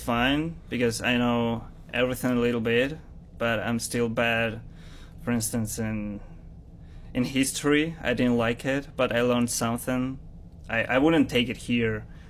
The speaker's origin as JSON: {"language": "English", "country": "Ukraine", "second_language": "English", "moved": "as an adult", "lives_now": "Canada", "said": "Okay, I'm from Ukraine, and I came here because of the war in Ukraine."}